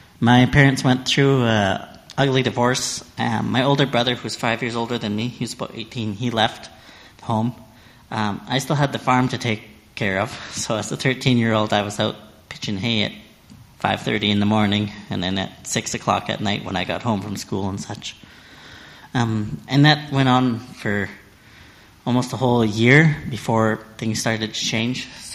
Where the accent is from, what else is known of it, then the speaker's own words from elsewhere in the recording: Valley View, Alberta, Canada; born there; I was born in Valley View, Alberta, and my dad wanted to be a rancher